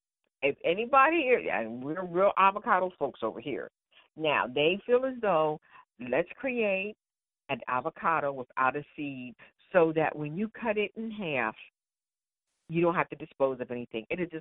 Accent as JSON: {"language": "English", "region": "Northeast", "country": "United States", "said": "because we're from the Northeast. And if you're from the Northeast, you don't have a summer."}